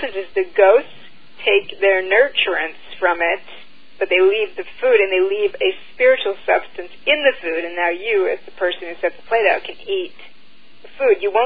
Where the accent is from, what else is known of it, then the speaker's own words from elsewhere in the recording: Ann Arbor, Michigan, United States; I'm from Ann Arbor.